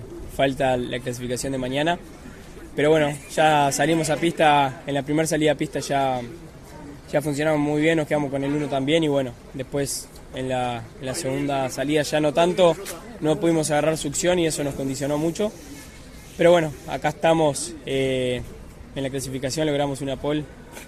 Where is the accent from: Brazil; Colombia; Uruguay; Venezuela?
Uruguay; siendo uruguayo es muy difícil estar acá y a veces se siente el apoyo que uno tenía en su propio país por razones lógicas.